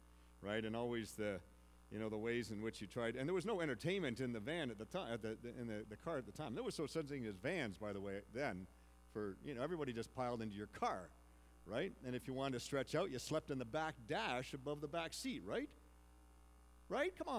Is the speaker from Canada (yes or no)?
yes; Ontario, Canada; growing up in Ontario, my dad was an adventurous man.